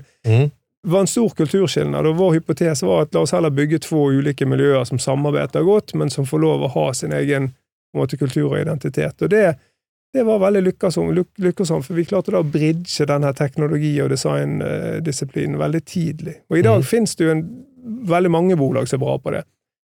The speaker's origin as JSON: {"language": "Swedish", "town": "Bergen", "region": "Vestland", "country": "Norway", "second_language": "Swedish", "said": "Bergen baserade. Jag är från Second City, så det Norges Göteborg kan man kalla det för."}